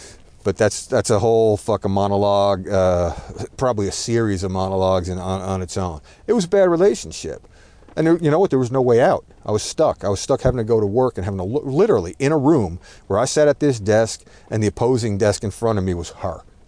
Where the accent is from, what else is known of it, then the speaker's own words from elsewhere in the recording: United States; My mother's not, so I'm just American, you know, I'm American